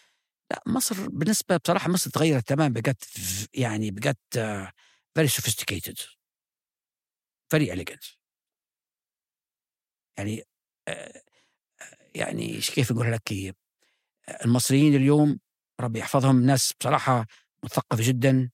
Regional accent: Libya; اللي أنا ملاحظة لحكوا على بلادنا ليبيا، ليبيا الحبيبة

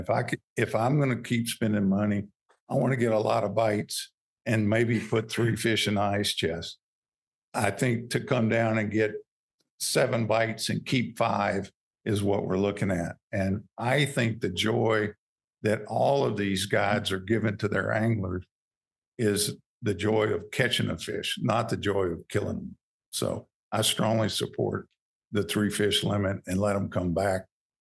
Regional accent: Louisiana, United States; I was born in North Louisiana, grew up pond fishing.

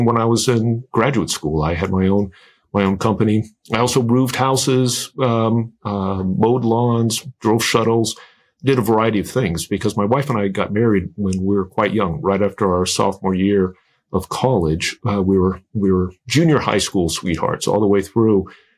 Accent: South Bend, Indiana, United States; I was raised Catholic and I grew up in South Bend, Indiana. Both my parents are originally from Massachusetts and they moved there shortly before I was born.

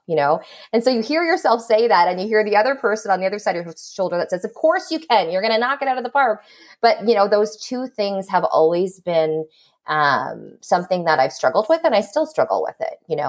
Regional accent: Listowel, Ontario, Canada; I grew up in Listowel. I'm the youngest of four kids. My parents immigrated here in the 70s.

